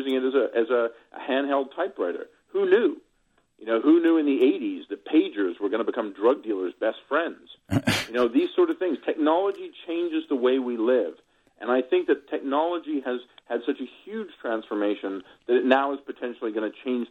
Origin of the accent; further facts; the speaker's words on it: Texas, United States; I grew up in Texas for a while as a kid, and I got a soft spot for almost anybody who's from Texas, you know?